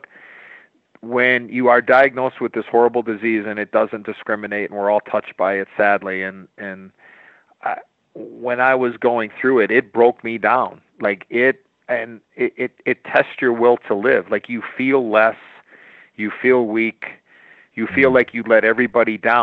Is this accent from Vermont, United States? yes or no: no; Chicago, Illinois, United States; as a young American-born hockey player growing up in Chicago